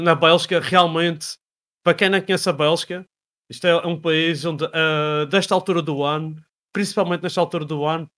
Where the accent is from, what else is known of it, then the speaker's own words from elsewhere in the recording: Madeira, Portugal; A gente, como somos da Madeira, a gente sabe